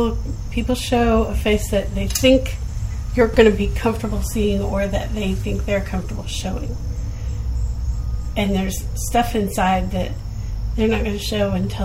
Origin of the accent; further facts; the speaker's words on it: Texas, United States; I, of course, growing up in Texas, I didn't always talk the way that I talk now, and sometimes Texas girl comes back out.